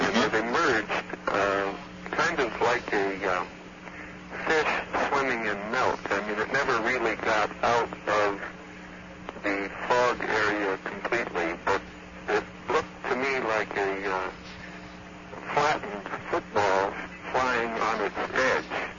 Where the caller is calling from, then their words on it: Medford, Oregon, United States; I'm calling from Medford, Oregon.